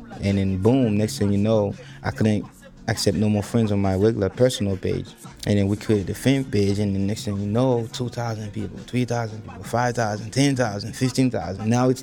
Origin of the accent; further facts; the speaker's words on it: Las Caobas, Centre, Haiti; I grew up in Las Caobas. That town, it's how I describe it, is just there's no other place in the world that I feel like that's as beautiful as much as Las Caobas is